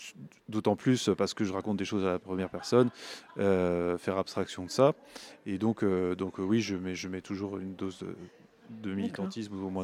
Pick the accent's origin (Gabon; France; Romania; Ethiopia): France; Saint-Ouen, Île-de-France; je viens de Saint-Ouen, donc c'est une ville qui se trouve à côté de Paris, en banlieue parisienne, en Seine-Saint-Denis.